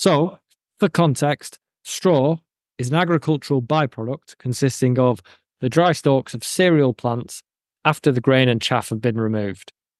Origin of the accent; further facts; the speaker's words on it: Chorley, North West England, United Kingdom; I'm from Chorley, near Manchester.